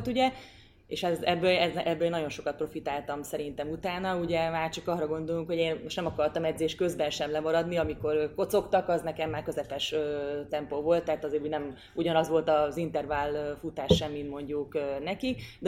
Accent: Győr-Moson-Sopron, Hungary; én Győr-Moson-Sopron megyei vagyok, elég erős volt nálunk a játékvezetés

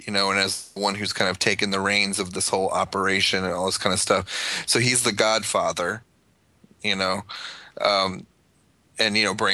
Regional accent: the South, United States; Let's just be as the Southerner of this group.

